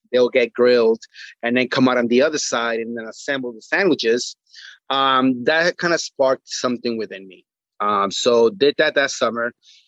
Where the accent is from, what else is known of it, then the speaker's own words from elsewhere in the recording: Costa Rica; traditionally, back in Costa Rica. My family would gather around every Sunday.